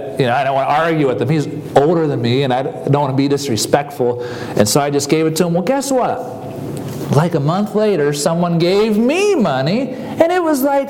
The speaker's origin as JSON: {"language": "English", "region": "Nebraska", "country": "United States", "tie": "born or raised there", "also_born_or_lived": "Iowa", "said": "I grew up, I was born in Iowa, raised in Nebraska"}